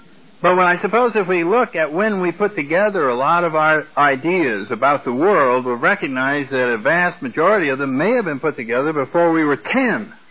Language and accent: English; New England, United States; now in California, United States; I come from New England, and it's ironic. Here we are out in the beautiful coast of California